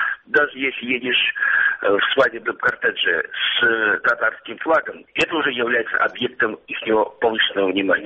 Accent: Crimea, Ukraine; Я сам из Крыма и прекрасно представляю себе ситуацию.

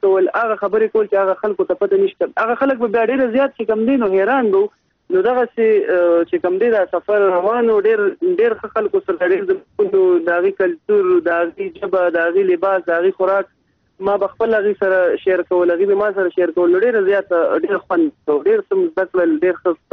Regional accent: Mardan, Khyber Pakhtunkhwa, Pakistan; زه د مردان د سیمې سره تعلق لرم او موږ پښتانه یو.

